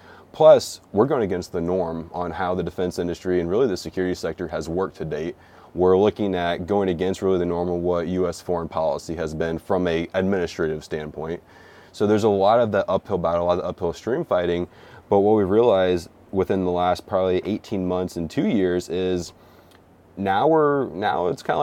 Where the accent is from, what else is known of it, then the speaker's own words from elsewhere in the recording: Wyoming, United States; Growing up in Wyoming for a little bit, it was a little bit kind of homage back to my childhood as well.